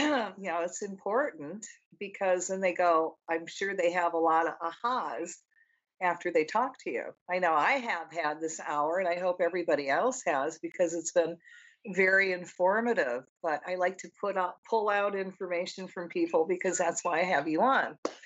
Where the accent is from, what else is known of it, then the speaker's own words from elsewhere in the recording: Michigan, United States; That's why we get each other's sense of humor. I'm from Michigan.